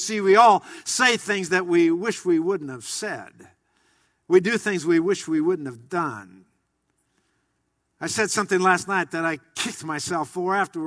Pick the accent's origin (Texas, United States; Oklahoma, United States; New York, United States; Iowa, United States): Iowa, United States; You see, I was raised on mashed potatoes and gravy, fried chicken or roast beef, and corn. I come from Iowa.